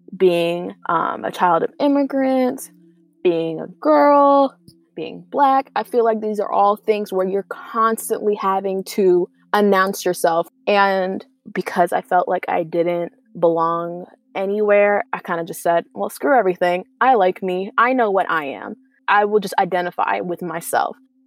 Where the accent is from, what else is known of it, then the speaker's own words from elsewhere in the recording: United States; I mean, growing up outside of Washington, D.C., you have pockets of communities that are majority Black.